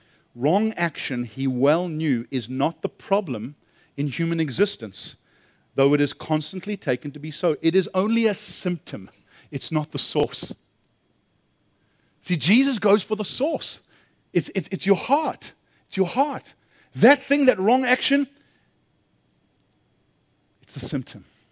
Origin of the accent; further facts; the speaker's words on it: South Africa; I came from South Africa where KFC's banner was finger licking good.